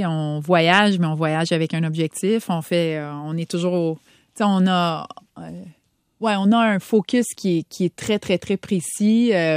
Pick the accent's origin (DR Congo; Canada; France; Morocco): Canada; Quebec; moi, je viens de l'Outaouais. Mont-Sainte-Marie, c'était mon centre de ski, puis c'est pas gros.